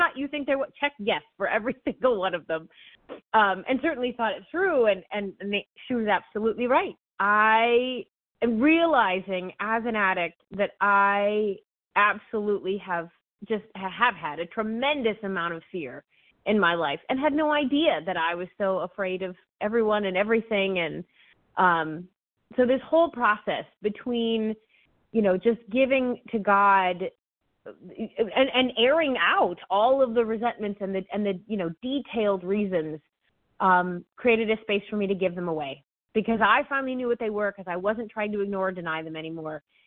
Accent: New Hampshire, United States; I'm from New Hampshire.

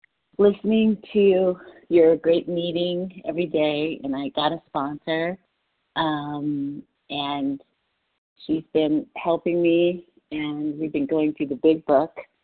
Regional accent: New Jersey, United States; I'm from New Jersey.

